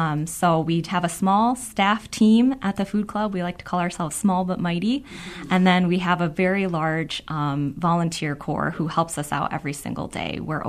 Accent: Holland, Michigan, United States; also born or lived in Grand Rapids; I grew up in Holland, Michigan, after living in Grand Rapids for a year before I joined the food club.

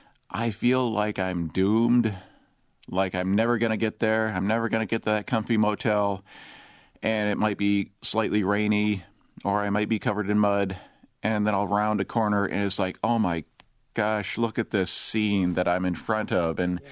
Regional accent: Michigan, United States; growing up in Southwest Michigan, our history goes back to maybe, I don't know, Titus Bronson and stuff like that.

